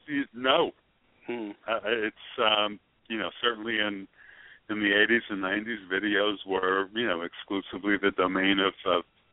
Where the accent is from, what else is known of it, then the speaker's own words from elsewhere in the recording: New York, United States; having grown up as a American citizen in New York